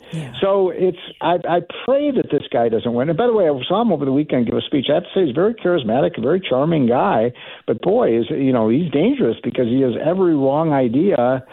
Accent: Chicago, Illinois, United States; You know, I hail from Chicago, which I think is one of the great cities. And I love Chicago.

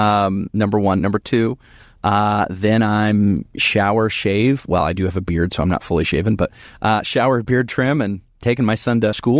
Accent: California, United States; I'm from California, so I get to be a Lakers fan.

